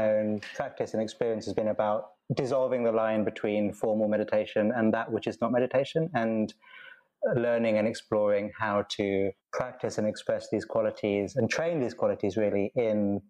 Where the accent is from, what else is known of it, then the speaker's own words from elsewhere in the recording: London, United Kingdom; now in Glasgow, United Kingdom; So I grew up in southwest London, but now actually live in Glasgow in Scotland. Left London about 7 years ago.